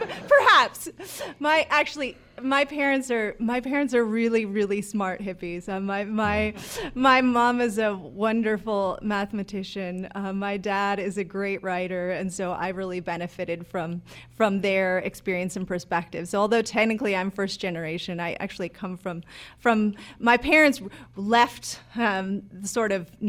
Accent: Oregon, United States; So I was raised by hippies in Oregon. My parents went off the grid in the 80s and raised us in a community, an alternative community there.

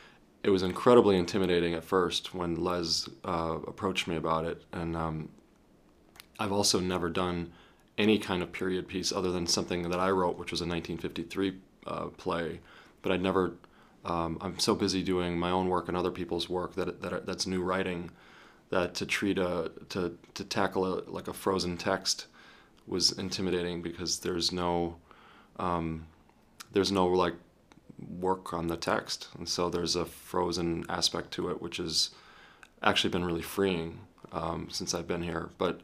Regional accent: Illinois, United States; And I'm from Illinois. He lived in Illinois for a little bit.

